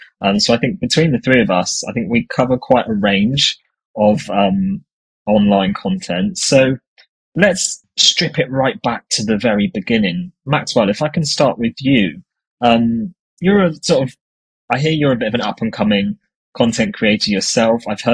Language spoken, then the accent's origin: English; South West England, United Kingdom; I have SMA myself, and I'm from Cornwall.